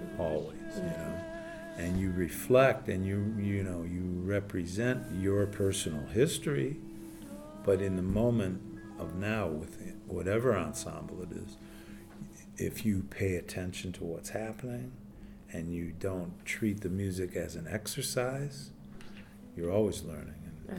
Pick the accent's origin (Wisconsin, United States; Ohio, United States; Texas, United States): Ohio, United States; Cleveland; someone I grew up with in Cleveland